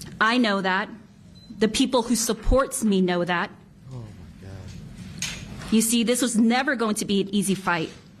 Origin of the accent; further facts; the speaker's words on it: United States; born there; This I know for sure because I was born poor in America.